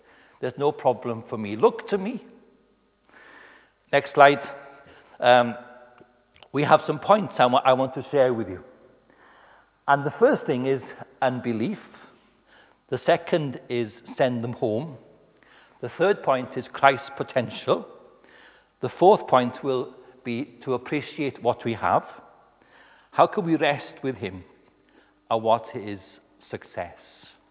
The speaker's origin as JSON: {"language": "English", "town": "Anglesey", "region": "Wales", "country": "United Kingdom", "said": "As Tim mentioned, I'm from Anglesey, where RAF Valley, they train this time of year, the Red Arrows come, and there are times on Rhosnegir Beach when we can see them training"}